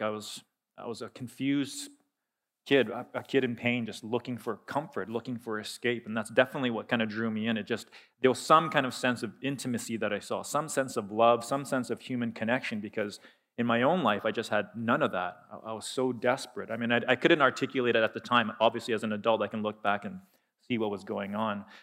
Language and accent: English; Calgary, Alberta, Canada; I was born and raised in Calgary